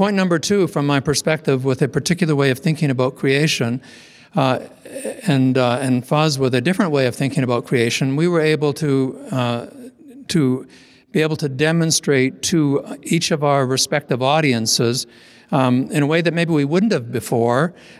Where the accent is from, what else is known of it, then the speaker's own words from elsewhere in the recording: Vancouver, British Columbia, Canada; I grew up in Western Canada in Vancouver, Greater Vancouver